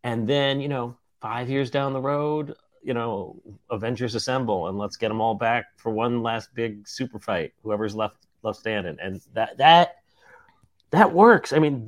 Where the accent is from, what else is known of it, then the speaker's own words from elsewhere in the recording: New York City, New York, United States; I'm happy to once again go into Madison Square Garden and root for my hometown teams.